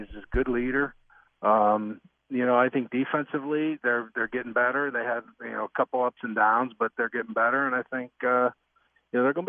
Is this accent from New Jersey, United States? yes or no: no; Pittsburgh, Pennsylvania, United States; I'm a Steelers fan. I grew up in Pittsburgh.